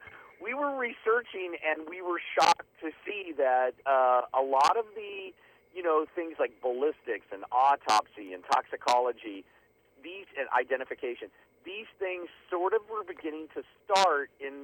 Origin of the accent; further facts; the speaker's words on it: Kansas, United States; I grew up in Kansas, and I remember growing up learning about them.